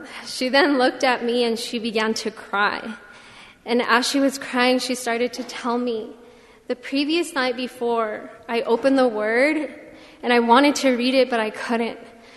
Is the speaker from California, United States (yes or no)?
yes; Santa Ana, California, United States; I'm from Santa Ana, and I go to school at Cal State Long Beach.